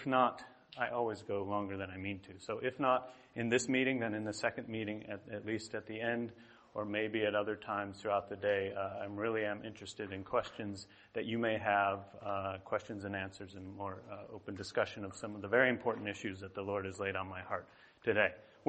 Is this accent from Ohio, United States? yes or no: yes; Cuyahoga Falls, Ohio, United States; now in Michigan, United States; I grew up here in Cuyahoga Falls and grew up coming to Carrollton, but the last time I was here before this year was 22 years ago, so it's been a little while for me. I live in Michigan now, although I still think of myself as an Ohioan